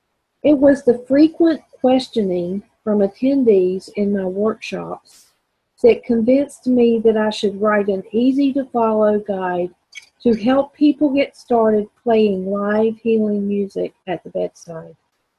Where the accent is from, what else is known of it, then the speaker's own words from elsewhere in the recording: North Carolina, United States; I'm a graduate from North Carolina